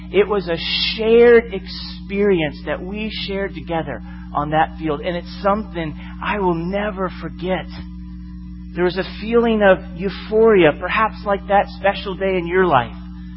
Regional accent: Florida, United States; I grew up in Florida and I was anxious to get back to the haunted mansion when our family went on a vacation last year.

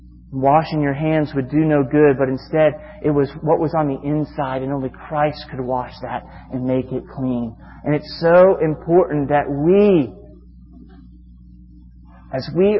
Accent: Florida, United States; And I'm going to fly to Georgia, because I'm from Florida, and I did.

